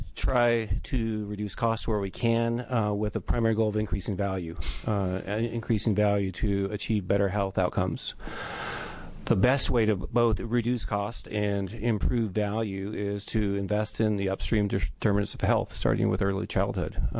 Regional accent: Portland, Oregon, United States; moved away as an adult; As some of you may know, I grew up in Portland, left when I was 18, but my first college class was at Portland State University

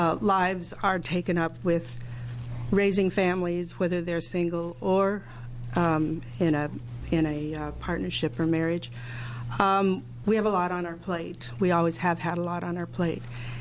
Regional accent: Eugene, Oregon, United States; I'm from Eugene, Oregon.

